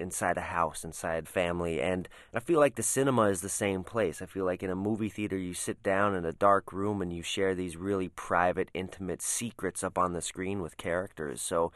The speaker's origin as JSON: {"language": "English", "town": "Lakewood", "region": "Colorado", "country": "United States", "tie": "born or raised there", "said": "when I was a kid growing up in Colorado in the suburbs of Lakewood, Colorado"}